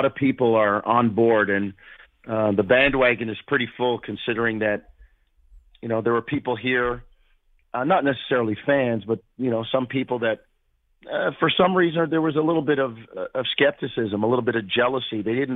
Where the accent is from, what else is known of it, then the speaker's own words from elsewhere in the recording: Queens, New York, United States; I grew up in Queens. I spent a lot of time growing up in Queens, New York. Most of my summers were spent there with family.